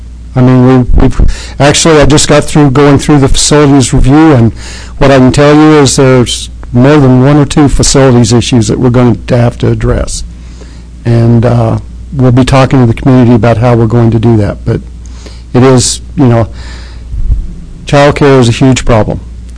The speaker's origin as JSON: {"language": "English", "town": "Chama", "region": "New Mexico", "country": "United States", "tie": "born or raised there", "also_born_or_lived": "Fort Sumner", "said": "I'm a native New Mexican, for those of you that wonder. I was born in Fort Sumner, New Mexico. I started out in the first part of my life in a three-room adobe house with no running water, electricity, in Chama, New Mexico."}